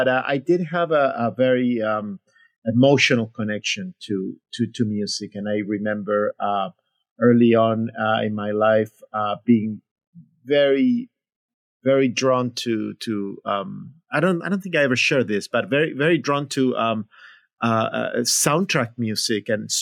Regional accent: Buenos Aires, Argentina; Well, I grew up in Buenos Aires, Argentina, my connection to music, I didn't come from a musical family.

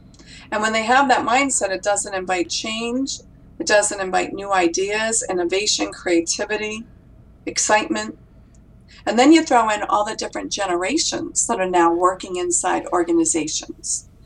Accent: Warwick, Rhode Island, United States; I came from the East Coast of the United States, from a small town called Warwick, Rhode Island. And I like to say I grew up with a lot of loud Italians and crazy Irish people.

